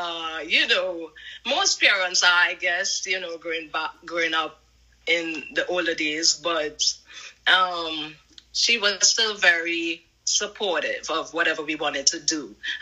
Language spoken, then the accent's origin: English; Trinidad & Tobago; Growing up in Trinidad, I lived with my mom and my brother.